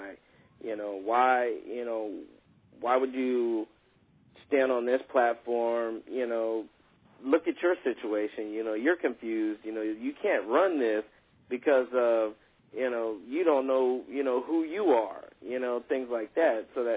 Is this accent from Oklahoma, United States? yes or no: yes; Oklahoma, United States; born there; I was born there, but I don't feel that I have a connection with Oklahoma.